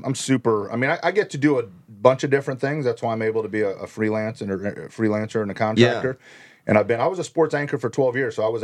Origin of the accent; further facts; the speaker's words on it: Omaha, Nebraska, United States; And they have the U.S. Curling trials back in my hometown of Omaha, Nebraska.